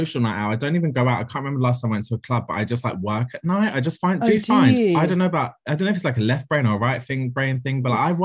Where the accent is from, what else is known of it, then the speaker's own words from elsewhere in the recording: London, United Kingdom; I'm from the bad part. I'm not from the good part. People, I think, as you can hear from my accent, I'm definitely not posh. I'm from a council estate in Ladbroke Grove.